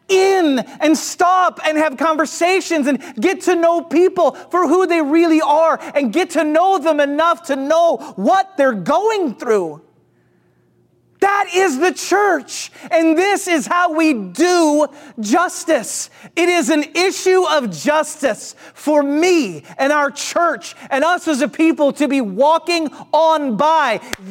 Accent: St. Louis, Missouri, United States; I grew up in St. Louis, and St. Louis at the time where I lived in the suburbs, it was primarily white.

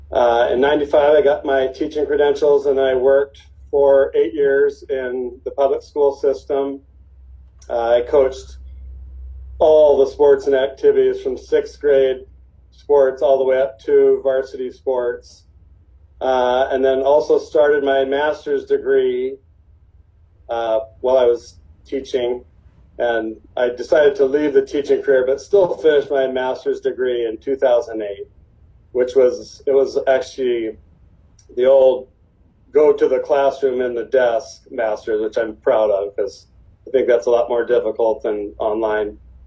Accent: Wenatchee, Washington, United States; I was born and raised in Wenatchee. I attended Wenatchee High School.

